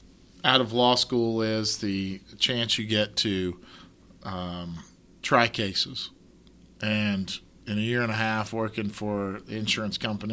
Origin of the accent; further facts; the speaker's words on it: Rogers, Arkansas, United States; of course, I'm from Rogers.